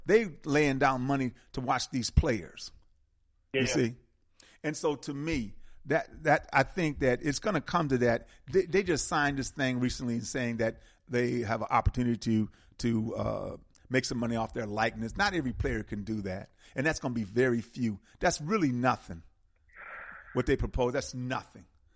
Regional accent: Milwaukee, Wisconsin, United States; I remember Al McGuire at Marquette. I'm from Milwaukee.

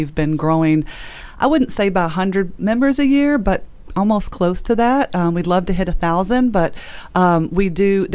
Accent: Bardstown, Kentucky, United States; And I grew up in Bardstown, which is even more bourbon.

